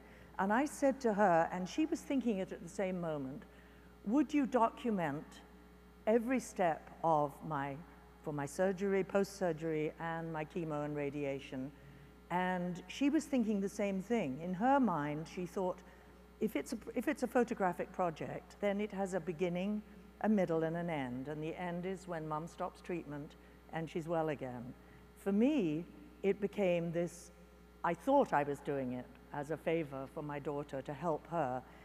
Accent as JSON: {"language": "English", "region": "England", "country": "United Kingdom", "said": "You know, I'm English, tea maybe, but not coffee."}